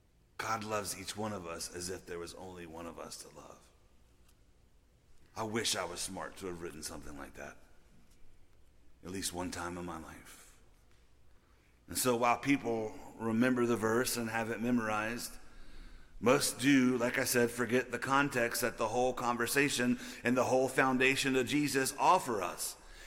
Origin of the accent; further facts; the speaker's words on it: New Orleans, Louisiana, United States; I'm not necessarily proud of it, but I grew up in New Orleans, and that's just what you do when you live there.